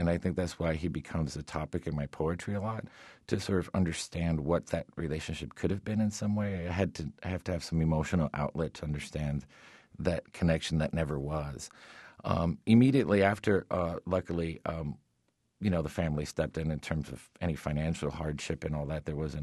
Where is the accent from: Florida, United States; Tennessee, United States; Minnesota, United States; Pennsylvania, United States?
Florida, United States; Miami; born or raised there